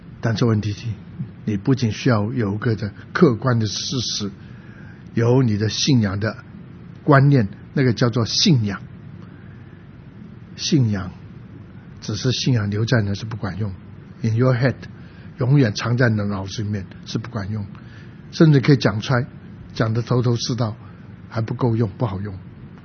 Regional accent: Guangdong, China; 是山东人，我是广东人，所以他讲句每句话都听得懂了

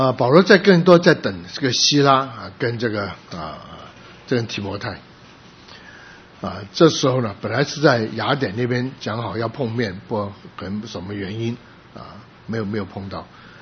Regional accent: Taiwan; 我小的时候在台湾，我们看到很多宣教士来台湾是进到一个教会。以前我们在木栅的那个教会是一个宣教士夫妇开的

